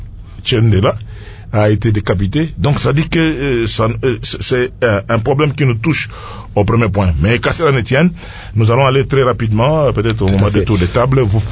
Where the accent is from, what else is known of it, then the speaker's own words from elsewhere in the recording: Dibaya, Kasaï-Central, DR Congo; je suis originaire de Dibaya moi-même, et dans le village de mon père, à Lubondaï